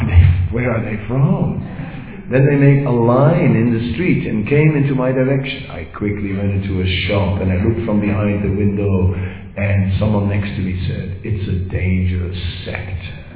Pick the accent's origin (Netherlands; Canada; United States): Netherlands; also born or lived in Vrindavan, India; Holland, I'm from Holland.